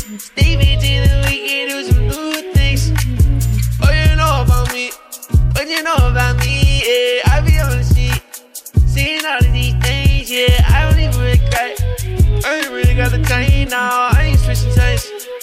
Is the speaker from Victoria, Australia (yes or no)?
yes; Melbourne, Victoria, Australia; from Melbourne, and we are this week's Triple J Unearthed feature artist.